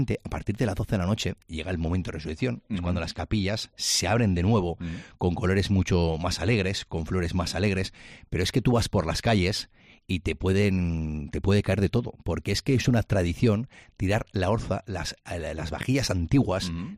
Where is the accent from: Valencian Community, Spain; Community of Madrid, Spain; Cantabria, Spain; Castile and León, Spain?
Valencian Community, Spain; creo que como valenciano, como decías tú, no debes de perder la oportunidad